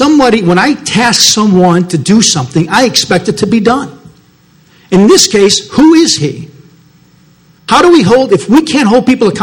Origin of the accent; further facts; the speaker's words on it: Pensacola, Florida, United States; I'm here from Pensacola.